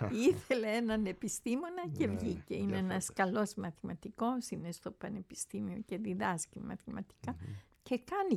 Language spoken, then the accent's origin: Greek; Heraklion, Crete, Greece; now in Athens, Greece; 20 ήμουνα στο Ηράκλειο, στην πόλη που γεννήθηκα. Το Ηράκλειο έχει τόσες ωραίες διαδρομές και δίπλα στο σπίτι, στο λιμάνι που μεγαλώσαμε. Γεννηθήκαμε δίπλα στη Γνωσό, αλλά λόγω η περιουσία αυτή ήταν μακριά από σχολεία και ήταν εξοχή.